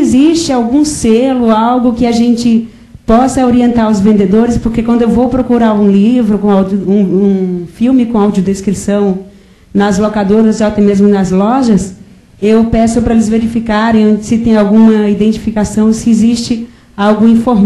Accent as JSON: {"language": "Portuguese", "region": "Paraíba", "country": "Brazil", "lives_now": "Curitiba, Brazil", "said": "eu sou paraibana, mas moro em Curitiba há 9 anos."}